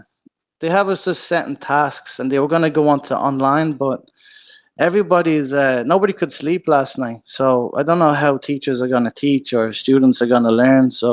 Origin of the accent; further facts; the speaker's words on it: Dublin, Leinster, Ireland; now in Kilcock, Ireland; I initially from Dublin, but then I moved down to Kilcock.